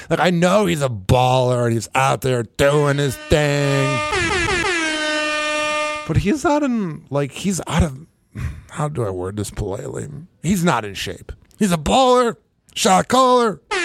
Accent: United States; me neither, and I'm American.

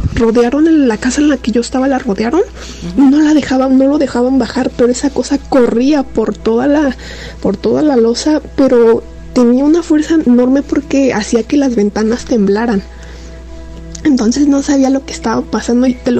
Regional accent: Mexico City, Mexico

